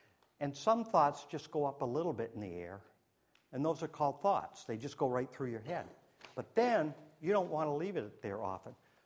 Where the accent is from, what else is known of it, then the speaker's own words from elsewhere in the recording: New Hampshire, United States; but I came from New Hampshire, and guess who we follow? The Red Sox.